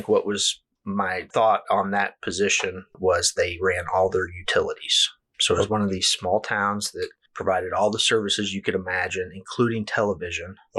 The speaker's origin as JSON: {"language": "English", "town": "Moberly", "region": "Missouri", "country": "United States", "tie": "born or raised there", "said": "and my family moved down here back to my hometown. Of course, my kids, I got two younger boys, and yeah. my wife is from here as well. She's a Jaybird, I'm a Crusader, so all we right. got that divided house, oh, you know. Yeah. But my boys are, you know, Moberly's their hometown."}